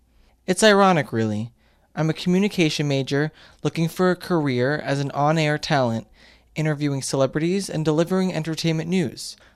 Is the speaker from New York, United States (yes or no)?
yes; New York, United States; Rather than saying I'm from Senerich, I'm from Long Island.